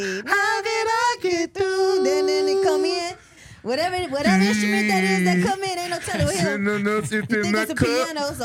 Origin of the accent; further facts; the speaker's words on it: Memphis, Tennessee, United States; also born or lived in Chicago, United States; Okay, I'm from Memphis, so okay, you know, and Chicago.